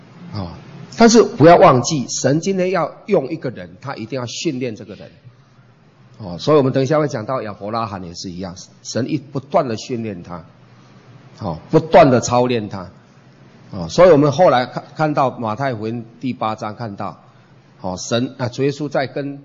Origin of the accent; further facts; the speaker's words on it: Taiwan; 但是一般尤其是我们台湾人，哦，一般对神或是神明的观念就是拟人化